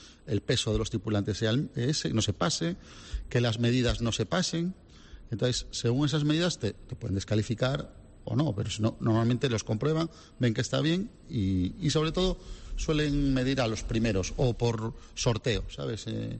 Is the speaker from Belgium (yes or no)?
no; Galicia, Spain; yo soy de Galicia